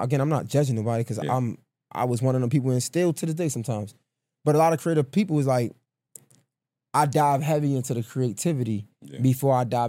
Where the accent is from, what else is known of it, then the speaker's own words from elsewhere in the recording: Baltimore, Maryland, United States; you're from Chicago, I'm from Baltimore.